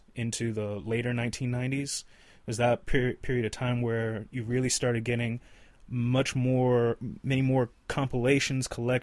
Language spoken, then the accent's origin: English; Atlanta, Georgia, United States; I mean, that was a way that I learned about music and all kind of varieties of music growing up in Atlanta